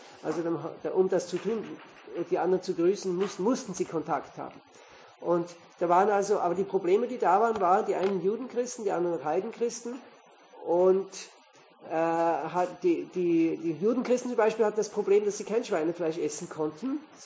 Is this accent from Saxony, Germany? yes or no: no; Baden-Württemberg, Germany; Also bei uns in Süddeutschland, im Schwarzwald, ist eine ganze Reihe Gemeinden